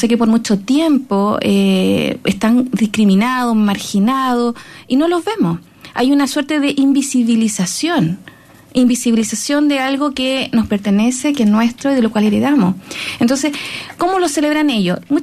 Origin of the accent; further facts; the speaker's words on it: Santiago, Santiago Metropolitan, Chile; como santiaguina, como chilena, como no indígena